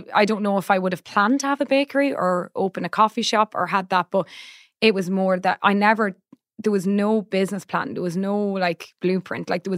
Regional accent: Ireland; And as an Irish person, as we do, I felt bad for them.

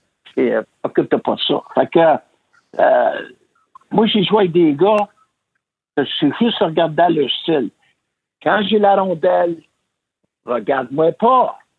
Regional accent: Quebec, Canada; c'est totalement d'être un Québécois.

